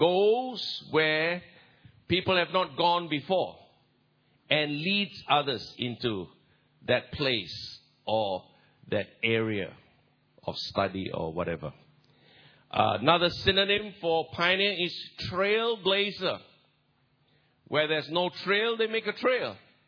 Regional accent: Singapore; And although I'm from Singapore, I'm hardly in Singapore. I have a place there. I have an apartment, seldom used.

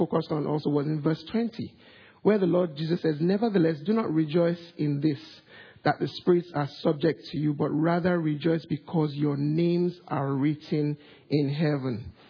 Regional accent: Nigeria; now in Australia; I grew up in Nigeria, for those of you who don't know

